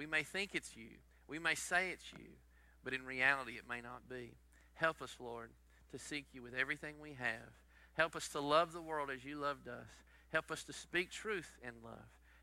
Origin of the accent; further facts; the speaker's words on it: Texas, United States; Let me say this, growing up in East Texas culture, we're a happy, clappy, joking kind of a culture.